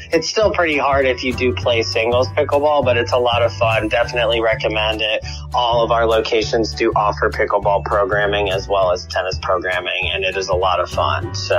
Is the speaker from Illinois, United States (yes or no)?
no; Atlanta, Georgia, United States; I'm from Atlanta, Georgia.